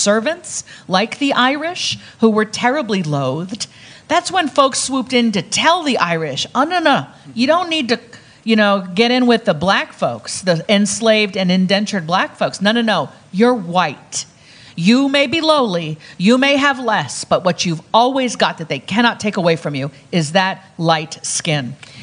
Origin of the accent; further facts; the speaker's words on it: Lagos, Nigeria; born there; Now, I was born on Lagos, Nigerian soil, but I had to affirmatively claim that citizenship if I wanted it.